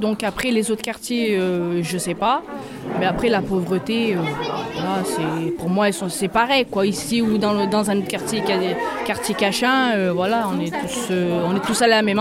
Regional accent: Fontaine, Auvergne-Rhône-Alpes, France; j'habite à Fontaine. Alors, je viens du quartier des Alpes, donc la ZAC. J'y suis depuis 32 ans

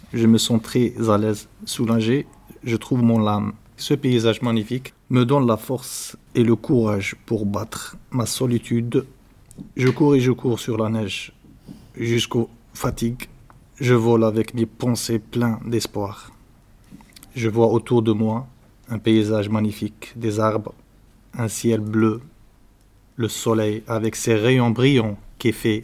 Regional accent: Algeria; je viens de l'Algérie, d'origine algérienne.

